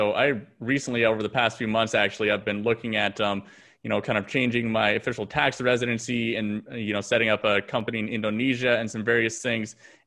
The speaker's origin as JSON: {"language": "English", "country": "Canada", "said": "Because even myself as a Canadian"}